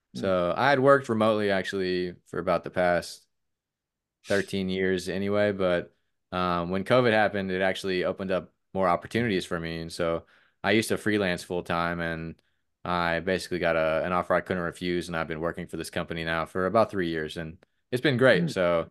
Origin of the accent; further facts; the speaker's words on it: Florida, United States; So, but yeah, I'm from Florida.